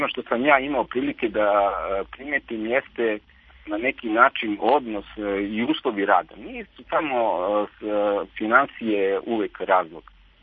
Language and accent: Serbian; Kraljevo, Raška District, Serbia; ja sam rodom iz Kraljeva